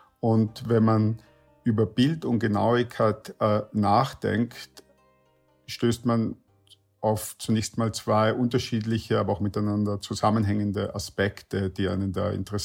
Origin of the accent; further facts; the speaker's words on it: Vienna, Austria; Ich komme ja aus Wien und das ist eine Stadt, in der die Schlamperei nicht nur toleriert wird, sondern eigentlich gerechtfertigt